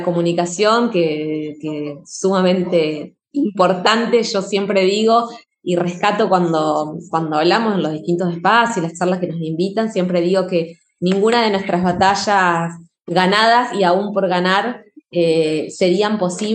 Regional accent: Argentina; no nosotros digo como argentinos, tenemos una ley de orgánicos

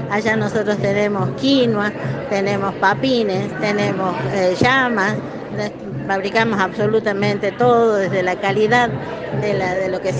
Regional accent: Jujuy, Argentina; de la Cuenca de los Pozuelos, pueblo Colla, pueblo de Llamero

